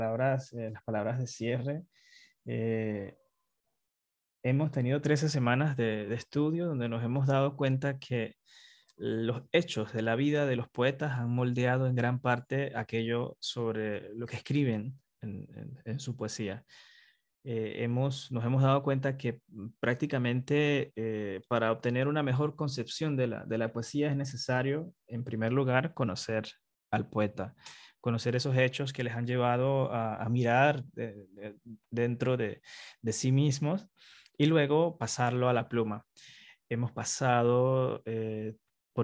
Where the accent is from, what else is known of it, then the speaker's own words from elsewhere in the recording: Panama; Como panameño que soy, me he dado cuenta que nuestra poesía está llena de cultura, de diferentes sitios